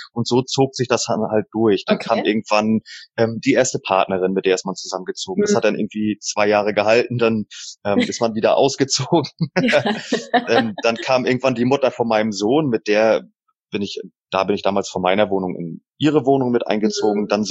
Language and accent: German; Waren, Mecklenburg-Vorpommern, Germany; Ursprünglich aus Waren an der Müritz.